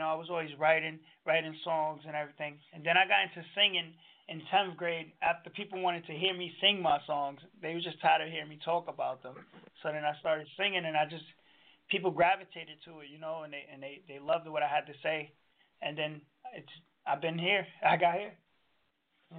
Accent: Bronx, New York, United States; now in Hartford, United States; I'm calling from Hartford, Connecticut, but I'm originally from the Bronx. Let's not forget that. I don't want my Bronx people mad at me out there.

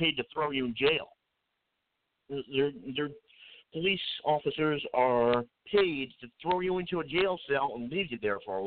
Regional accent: Connecticut, United States; And here in my home state of Connecticut, Lamont the Lame, Governor Ned Lamont, sworn in as the 89th governor of Connecticut.

